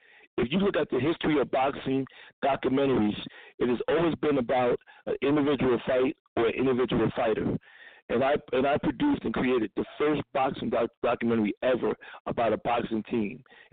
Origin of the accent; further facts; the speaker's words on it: Philadelphia, Pennsylvania, United States; And I grew up in an area called the Hilltop, West Philly, 6th and Lancaster. I grew up in Fellow Street.